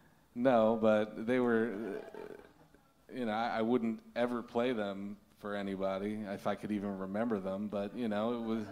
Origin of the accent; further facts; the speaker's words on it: Baltimore, Maryland, United States; I grew up in Baltimore, Maryland.